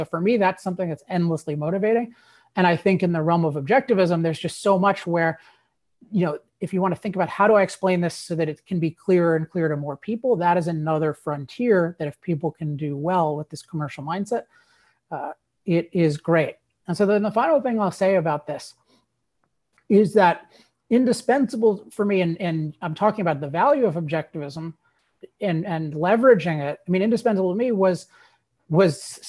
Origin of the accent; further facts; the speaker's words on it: Maryland, United States; I lived in Maryland, or I grew up in Maryland, and you know, I just listened to those things all the time.